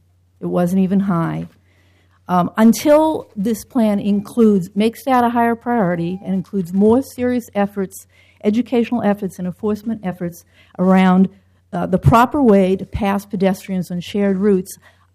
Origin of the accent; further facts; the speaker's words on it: St. John's, Newfoundland and Labrador, Canada; I'm from St. John's.